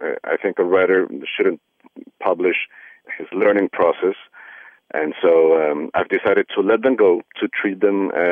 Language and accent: English; Colombia; moved away as an adult; Yes, I grew up in Colombia.